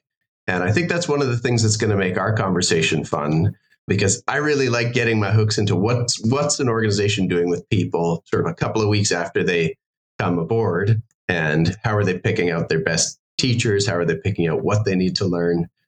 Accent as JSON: {"language": "English", "region": "Alberta", "country": "Canada", "lives_now": "Singapore", "said": "So I live in Singapore. I don't have a definitively Singaporean accent when you hear me. I'm from Southern Alberta."}